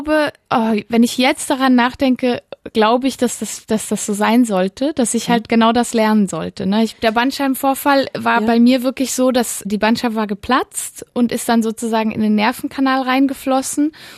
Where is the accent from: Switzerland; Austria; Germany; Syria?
Switzerland; Valais; Genau, also ich stamme aus dem Wallis und ich wohne auch immer noch da.